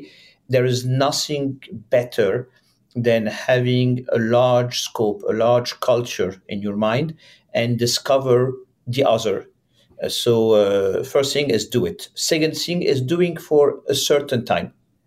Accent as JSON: {"language": "English", "country": "France", "second_language": "English", "said": "Of course, I'm French, as you can. It's a dominant one."}